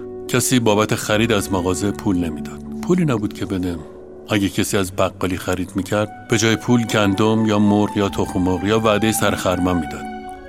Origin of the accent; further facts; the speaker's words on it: Tehran, Tehran Province, Iran; also born or lived in Kabudrahang; تا 3 سالگی تو روستا بودیم و بعد خانواده، یعنی پدر، تصمیم گرفت که از روستا به شهر بریم و شهر در اون سالها، یعنی تهران، که همه فکر میکردن معدن پول و ثروت و زندگی بهتره.